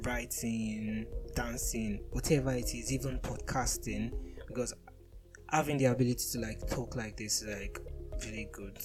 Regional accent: Nigeria; We've all been rocked one way or the other as a Nigerian.

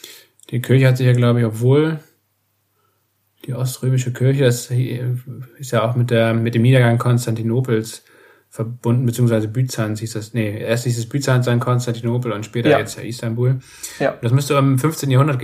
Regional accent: Kiel, Schleswig-Holstein, Germany; Im Vergleich zu meiner Heimatstadt Kiel, die ja auch kein Hansestadt war

